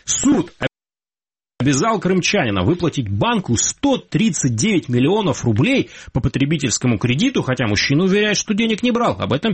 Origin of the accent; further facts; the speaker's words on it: Crimea, Ukraine; я, как крымчанин, сплю много.